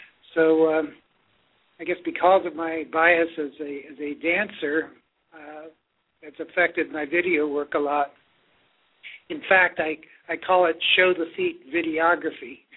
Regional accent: Arlington, Virginia, United States; now in Columbus, United States; Well, I grew up in Arlington, Virginia. Started college out here in Columbus in 1963.

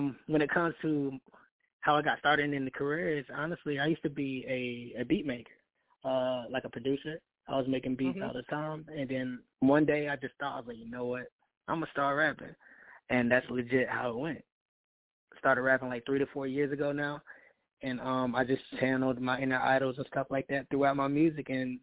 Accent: Dallas, North Carolina, United States; I am from Dallas, North Carolina, born and raised.

